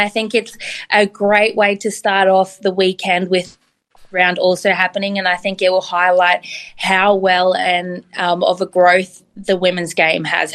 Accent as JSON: {"language": "English", "region": "Queensland", "country": "Australia", "said": "I'm a Queenslander, so I'm always going to say Queensland."}